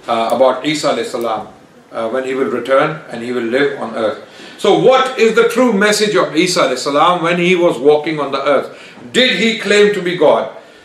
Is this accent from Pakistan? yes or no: yes; Pakistan; Only I am from Pakistan?